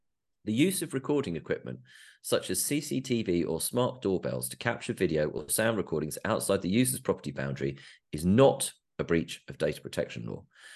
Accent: United Kingdom; being British, I can't see that many of us doing that and going around to our neighbours and asking.

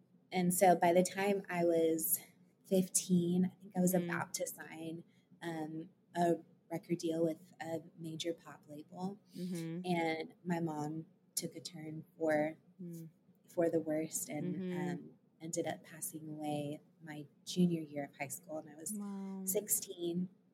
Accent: Tampa, Florida, United States; The very short version is that I am a Florida native. I'm from Tampa. And I grew up there. I was born there.

